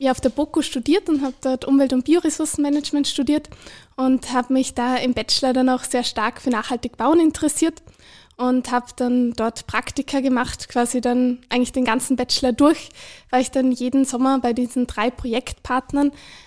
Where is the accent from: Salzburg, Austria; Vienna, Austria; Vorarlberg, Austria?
Vorarlberg, Austria; Genau, also ich komme ja auch ursprünglich aus Vorarlberg